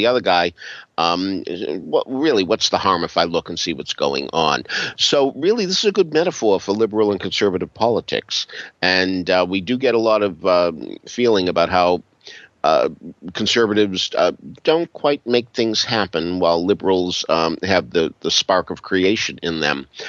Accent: Arlington, Massachusetts, United States; an actress from my hometown of Arlington, Massachusetts

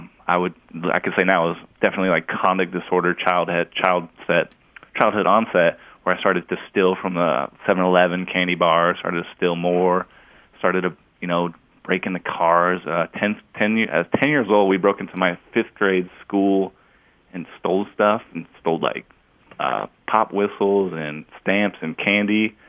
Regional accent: Tacoma, Washington, United States; I grew up in Tacoma, Washington

